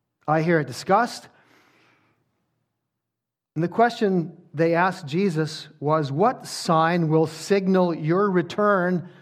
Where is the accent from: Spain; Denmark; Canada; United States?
Canada; And sometimes as Canadian Christians who are used to privileges and great freedoms and advantages, we cry out when things go badly